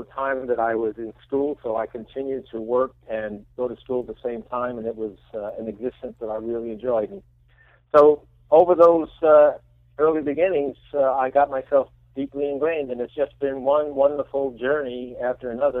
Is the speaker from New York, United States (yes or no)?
yes; New York City, New York, United States; I grew up in the Bronx, by the way, in New York.